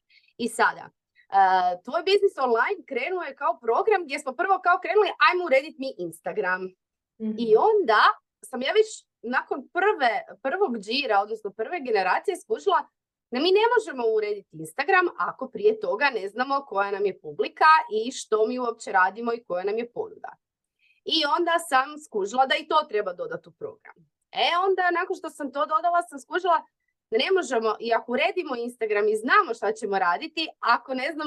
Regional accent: Pula, Istria County, Croatia; dolazim iz Pule.

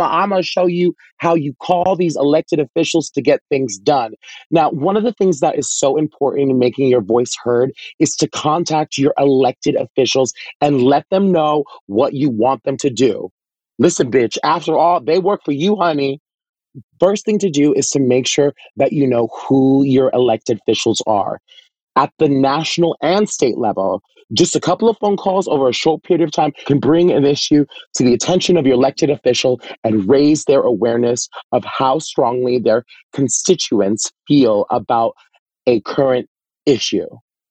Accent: New York City, New York, United States; I'm a constituent from New York City.

